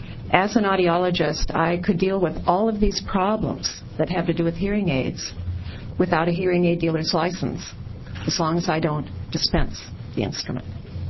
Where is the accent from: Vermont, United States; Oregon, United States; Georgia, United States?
Oregon, United States; No, I'm not. I'm from Oregon.